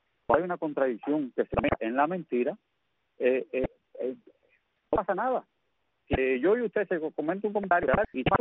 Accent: Cuba; porque somos cubanos

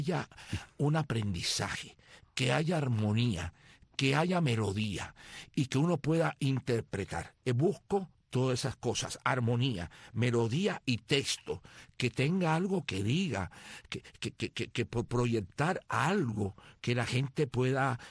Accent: Cuba; somos hermanos, somos cubanos, donde quiera que estemos

